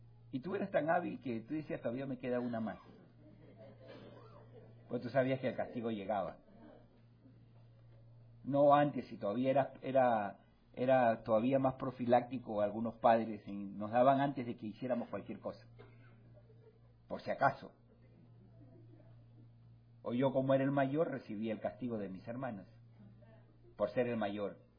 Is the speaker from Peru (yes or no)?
yes; Peru; moved away as an adult; Por lo menos yo salí de Perú cuando tenía 30 años. O sea, tengo más tiempo prácticamente ya ahora sí fuera de mi país que viviendo dentro de mi país.